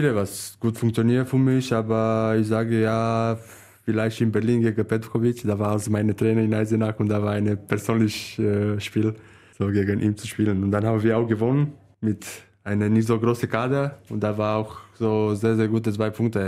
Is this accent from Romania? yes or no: yes; Târgu Jiu, Gorj, Romania; German is a second language; Meine Heimat ist Târgu Jiu, aber in eine Stadt, und wo ja, ich mag und ist einfach sehr, sehr schön.